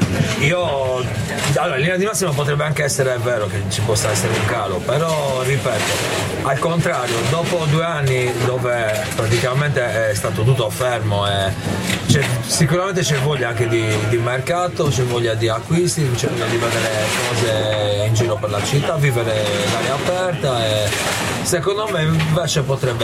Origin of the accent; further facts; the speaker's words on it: Cagliari, Sardinia, Italy; now in Quartu Sant'Elena, Italy; Cioè, sono di Cagliari, sono residente da Quarto.